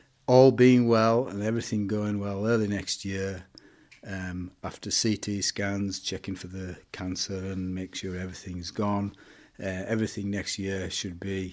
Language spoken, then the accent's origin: English; Cockermouth, North West England, United Kingdom; I'm from Cockermouth.